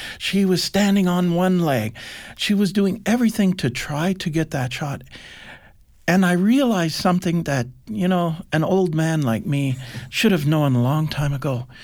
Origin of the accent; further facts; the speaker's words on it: Kansas, United States; I grew up on a dairy farm and a ranch in central Kansas. So I'm an American.